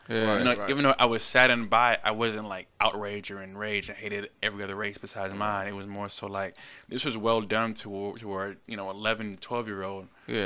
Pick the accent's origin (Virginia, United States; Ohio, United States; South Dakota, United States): Virginia, United States; Alexandria; And I'm from Alexandria, Virginia.